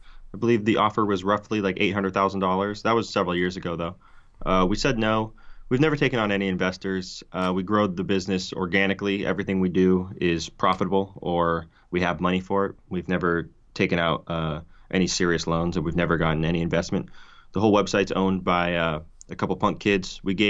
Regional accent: California, United States; I grew up in the Bay Area. Bay Area kid. Going to Gilman, getting banned from Gilman, all sorts of Bay Area stuff, and eventually I ended up playing in DIY spots all across the country.

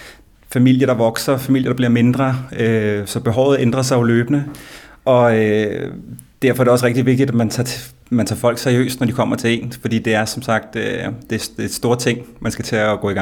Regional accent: Tårnby, Capital Region, Denmark; jeg er jo født og opvokset i Tårnby, og jeg rykkede jo til Sundby, boede en lejlighed derinde, fandt min kone, Pernille, været sammen mange år, og vi fandt så et lille hus, kom tilbage til Tårnby

